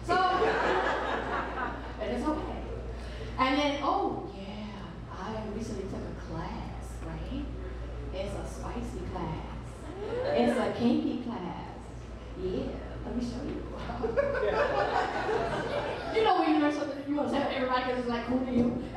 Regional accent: New York City, New York, United States; I'm from Brooklyn, New York. Thank you. I don't drive, son.

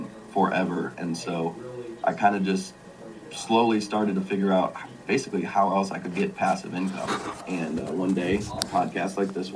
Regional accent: Michigan, United States; moved away as an adult; now in Texas, United States; you know, I grew up in Michigan, been in Texas since I was 18, went to Texas Tech

